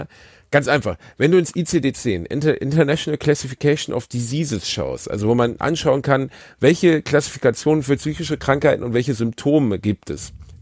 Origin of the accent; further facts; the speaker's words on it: Gelsenkirchen, North Rhine-Westphalia, Germany; Ich komme aus Gelsenkirchen.